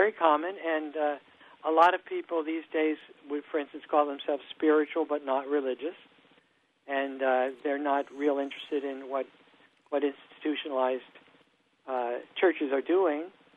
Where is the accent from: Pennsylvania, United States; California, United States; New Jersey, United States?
New Jersey, United States; Oh, in suburban New York City on the New Jersey side.